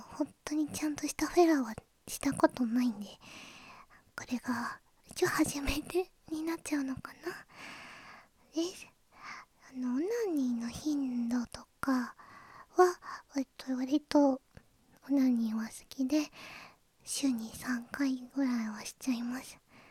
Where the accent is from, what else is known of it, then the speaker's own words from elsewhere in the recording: Kansai, Japan; 出身地は関西です。